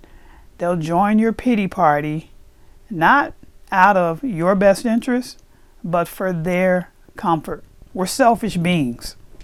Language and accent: English; the South, United States; now I was raised in the South, so Southern people eat damn near anything.